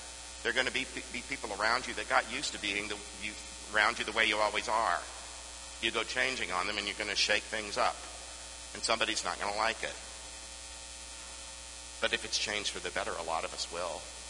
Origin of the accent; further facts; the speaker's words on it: Texas, United States; I grew up in Texas, and every church leader in Texas calls him or herself a sinner.